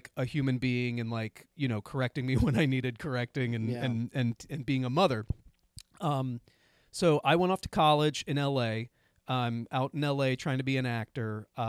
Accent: Florida, United States; But, so I grew up in Florida.

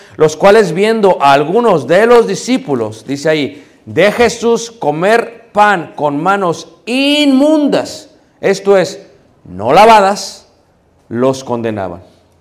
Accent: Yucatán, Mexico; No la hacemos como yucatecos.

